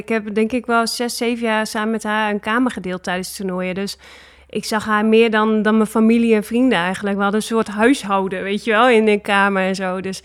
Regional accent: Netherlands; En daar zijn wij als Nederlanders ook heel flexibel, dat we ons goed aanpassen.

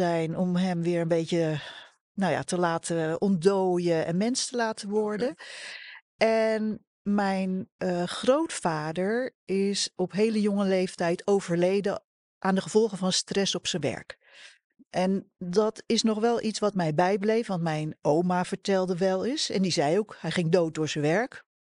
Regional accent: Haarlem, North Holland, Netherlands; Ik vertelde net, ik kom uit Haarlem.

